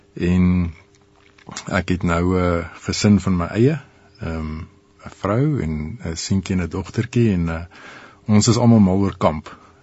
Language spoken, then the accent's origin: Afrikaans; Pretoria, Gauteng, South Africa; Ek het in Pretoria groot geword en ek het nog altyd in Pretoria gebly.